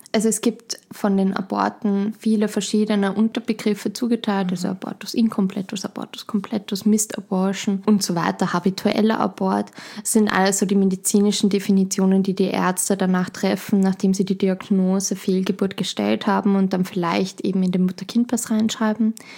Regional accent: Schwechat, Lower Austria, Austria; ich komme aus Schwechat, bin dort aufgewachsen, lebe dort

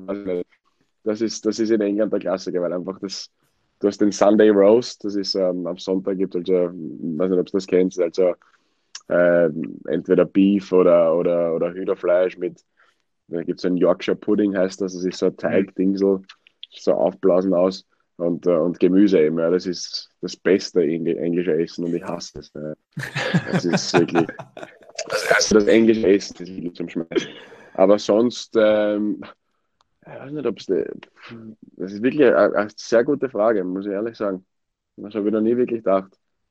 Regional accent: Wiener Neustadt, Lower Austria, Austria; born there; In Wiener Neustadt.

